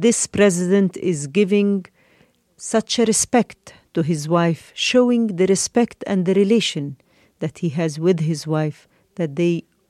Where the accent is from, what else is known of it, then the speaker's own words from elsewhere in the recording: Egypt; English is a second language; although I am half British, but I was brought up in Egypt. I am completely Egyptian woman by my attitude, by my love to my country